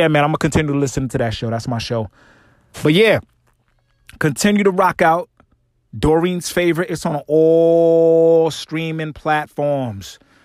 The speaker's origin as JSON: {"language": "English", "town": "Brooklyn", "region": "New York", "country": "United States", "said": "I'm a dude from Marcy Projects, nigga."}